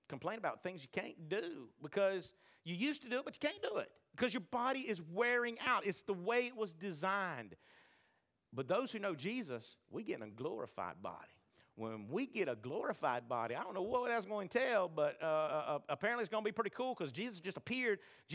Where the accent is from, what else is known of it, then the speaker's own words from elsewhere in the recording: Florida, United States; I come from Florida where it's hot.